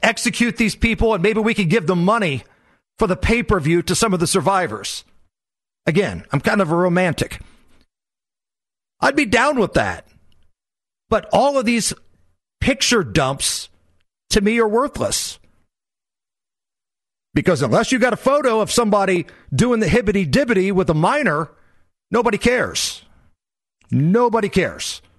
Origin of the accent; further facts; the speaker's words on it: Indianapolis, Indiana, United States; I grew up in the Peyton Manning era in Indianapolis